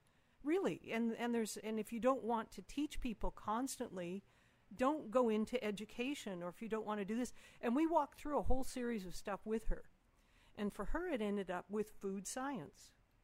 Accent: Canada; moved away; I'm Canadian.

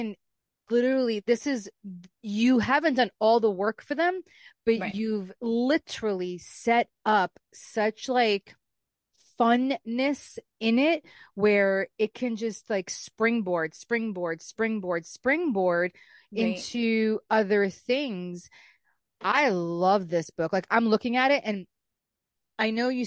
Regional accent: Brooklyn, New York, United States; I'm from Jersey. No, I'm from Brooklyn. My husband's from Jersey. So we have family in both.

